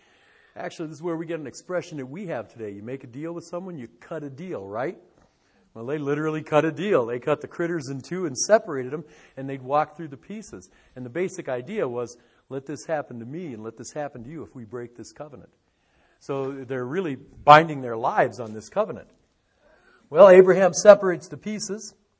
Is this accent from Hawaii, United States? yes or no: no; Detroit, Michigan, United States; I come from Detroit where, you know, dark doesn't ever happen.